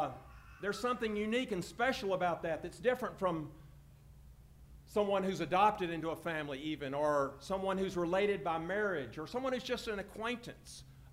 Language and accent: English; Columbus, Mississippi, United States; But I love my hometown, and I would like to go back and see Columbus, Mississippi.